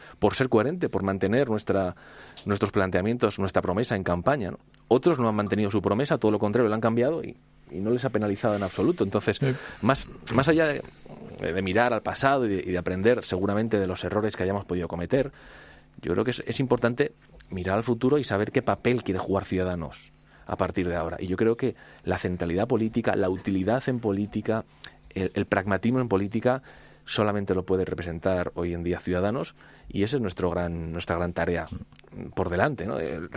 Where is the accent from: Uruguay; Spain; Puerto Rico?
Spain; como español